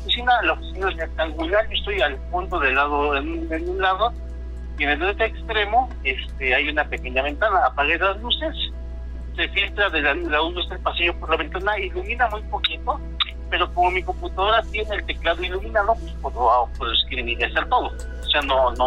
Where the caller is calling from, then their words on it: Toluca, State of Mexico, Mexico; de Toluca, ¿cómo estás?